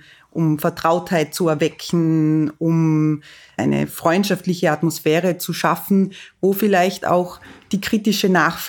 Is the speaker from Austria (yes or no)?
yes; Vorarlberg, Austria; Mein Vater, ich komme aus Vorarlberg, hat immer gesagt, dass man in der Mundart keine politische Diskussion führen kann.